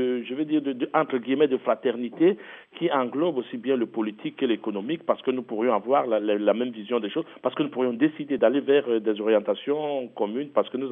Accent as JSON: {"language": "French", "country": "France", "said": "Et même, je le souhaite, puisque je suis français"}